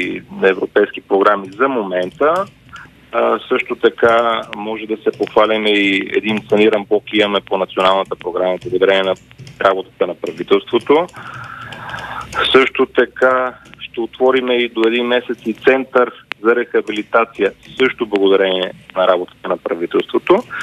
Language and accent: Bulgarian; Bozhurishte, Sofia Province, Bulgaria; also born or lived in Pernik; Кореняк божурчанин, кореняк гурмазовец, съседното село.